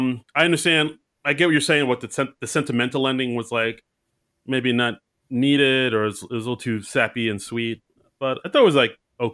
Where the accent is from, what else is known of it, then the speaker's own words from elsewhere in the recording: New York, United States; Have I mentioned I'm from New York?